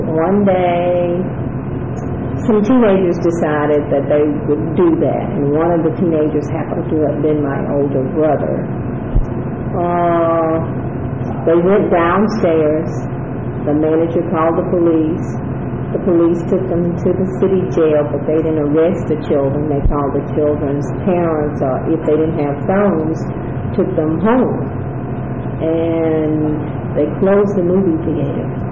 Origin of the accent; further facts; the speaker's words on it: Lafayette, Alabama, United States; also born or lived in West Point, Georgia; I was born in West Point, Georgia. And we moved to a little small town by the name of Lafayette, Alabama. It's going that way to Auburn, south, going to Auburn, and I lived in Lafayette all of my childhood.